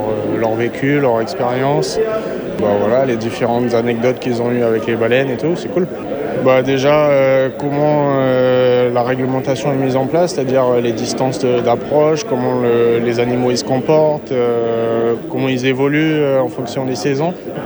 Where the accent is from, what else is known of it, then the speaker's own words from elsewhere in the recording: New Caledonia; je suis calédonien